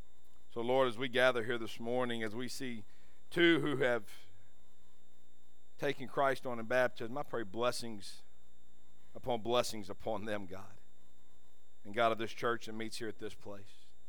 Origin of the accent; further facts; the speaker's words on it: Van Vleck, Texas, United States; I grew up in Van Vleck, right over, that's the big town right next to the little town, Bay City, over in Matagorda County.